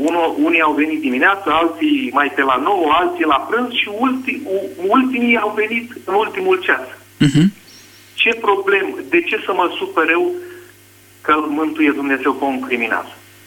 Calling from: Paris, Île-de-France, France; vă sunt din Paris.

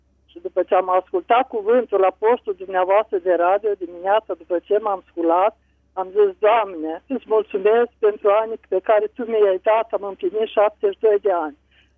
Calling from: Mintia, Hunedoara County, Romania; din Mintia, Hunedoara. La noi în biserică sunt baptistă

